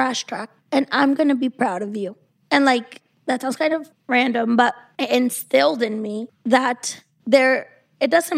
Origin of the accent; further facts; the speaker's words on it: Guanajuato, Mexico; I lived in Michoacán, but I went to school in Guanajuato. And my dad's from Guanajuato, but my mother is from Michoacán. But I was born in Guanajuato.